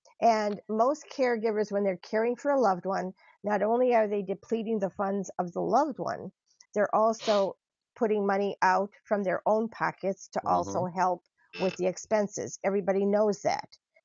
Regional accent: Michigan, United States; Or I came from Michigan where they trained these seeing eye dogs

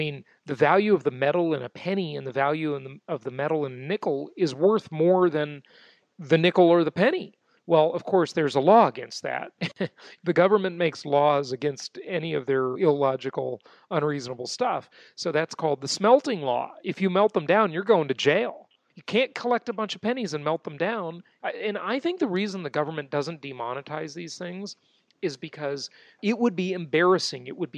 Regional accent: Los Angeles, California, United States; I mean, look at, like, you know, I grew up in West

